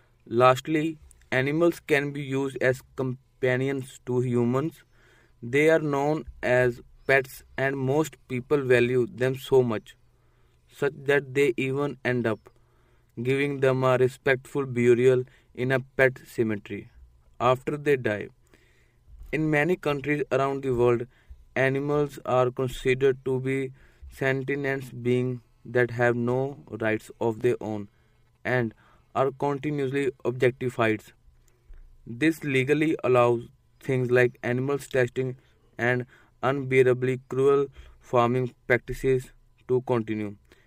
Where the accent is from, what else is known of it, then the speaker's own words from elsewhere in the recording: India; English is a second language; I'm from India